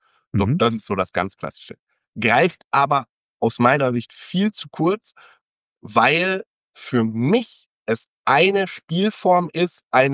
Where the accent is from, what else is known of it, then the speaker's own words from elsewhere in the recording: North Rhine-Westphalia, Germany; born there; now in Cologne, Germany; Ich bin 39 Jahre alt, gebürtiger Ostwestfale, jetzt seit Jahren Wahlkölner